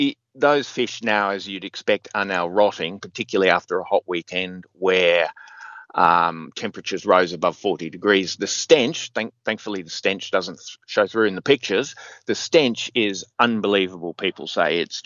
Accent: New South Wales, Australia; Apparently, I'm from New South Wales, so we don't really follow AFL

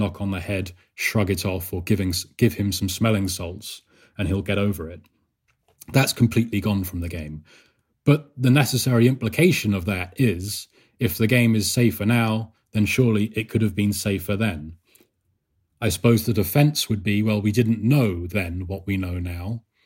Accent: Bath, South West England, United Kingdom; I grew up in Bath, which is a big rugby town.

